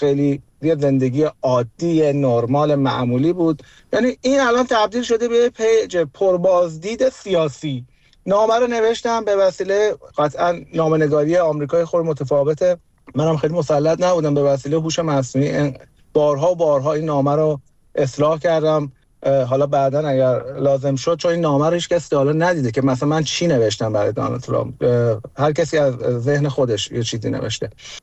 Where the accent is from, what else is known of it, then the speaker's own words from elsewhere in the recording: Iran; ما توی ایران بزرگ شدیم. از اون زمانی که من به دنیا اومدم خب انقلاب شده بود